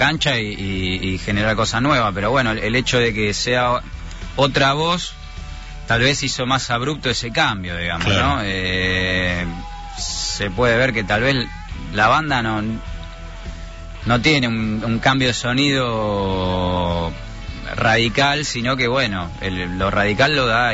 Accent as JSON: {"language": "Spanish", "town": "Morón", "region": "Buenos Aires Province", "country": "Argentina", "said": "en un cine, en Morón, yo soy de Morón"}